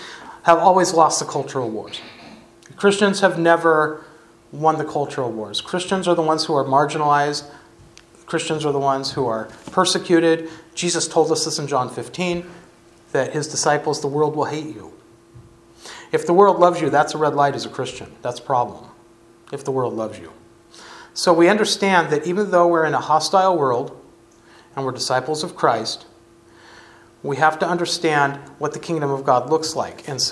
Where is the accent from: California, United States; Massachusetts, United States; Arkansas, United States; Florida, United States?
California, United States; We had tons of oak forests where I grew up in California.